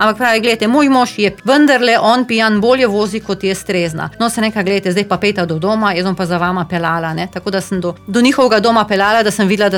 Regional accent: Gorizia, Slovenia; jaz sem doma iz Cerkljanskega, iz ene majhne vasice in dejansko veš, kako je tam gor.

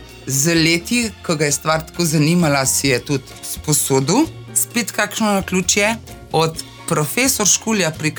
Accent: Rakek, Inner Carniola–Karst, Slovenia; Moje otroštvo je na Rakeku, jaz sem Rakovčanka. Če pa pogledam še malo nazaj, bi pa rekla, da sem po srcu pa tudi malo Sorčanka, ker moja mama izvira iz Sorice, to je prelepa gorenjska vasica.

